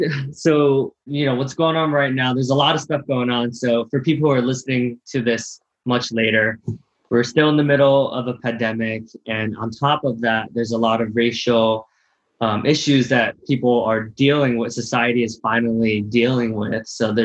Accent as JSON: {"language": "English", "country": "United States", "said": "as someone who's gone through corporate America, you know, I'm Asian American, right?"}